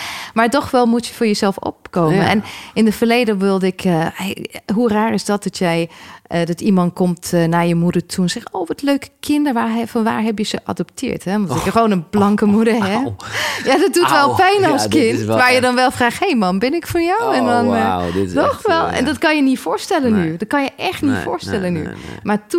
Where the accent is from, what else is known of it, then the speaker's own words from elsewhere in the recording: England, United Kingdom; Dus ik ben in Engeland geboren en opgegroeid.